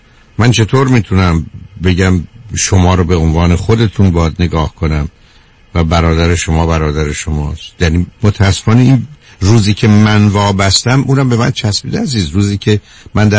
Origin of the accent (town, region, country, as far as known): Iran